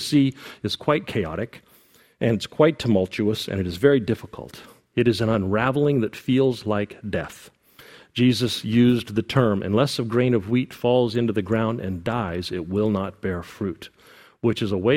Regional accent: United States; And because I grew up as an American, I learned, as many of you did, a healthy disregard for tradition.

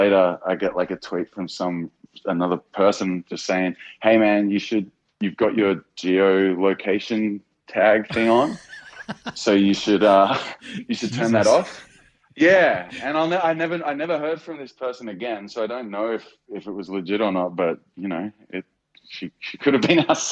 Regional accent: Melbourne, Victoria, Australia; I mean, Melbourne, because I'm from Melbourne.

